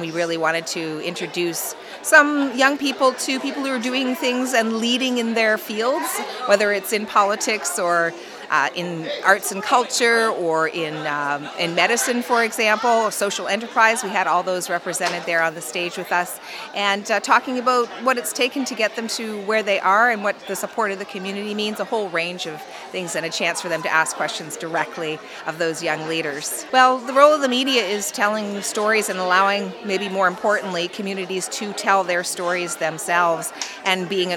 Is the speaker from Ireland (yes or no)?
no; Digby, Nova Scotia, Canada; also born or lived in Edmonton; I'm from Nova Scotia originally. I grew up in the Digby area and moved back here a couple of years ago. I'd been in Edmonton for about 18 years and working with CBC, and then moved back here with my two kids and my husband.